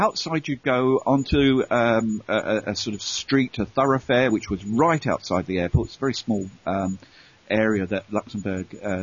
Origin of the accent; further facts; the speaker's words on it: Staines, South East England, United Kingdom; We grew up in Staines, you know, that's where they came from, and we were all known to each other.